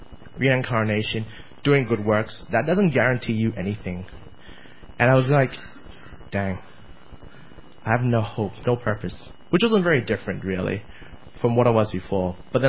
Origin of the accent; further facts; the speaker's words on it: Australia; I'm Australian.